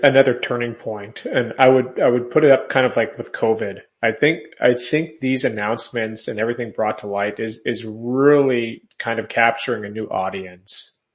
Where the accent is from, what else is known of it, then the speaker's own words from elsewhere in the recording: United States; But as an American, and the consequences of us not having the gold there